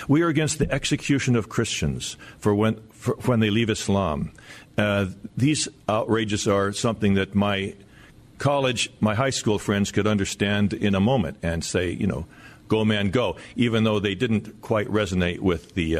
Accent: West Coast, United States; Yes, I was on the West Coast and went to the University of Oregon.

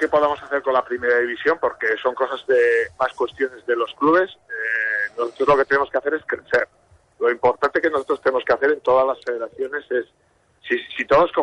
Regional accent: Navarre, Spain; Yo, como buen navarro, creo en la huerta

